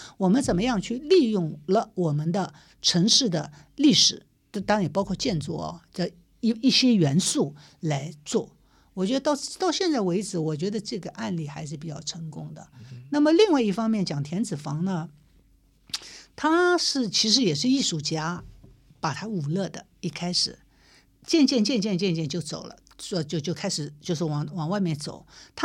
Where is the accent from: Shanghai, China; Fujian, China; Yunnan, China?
Shanghai, China; 我们上海人讲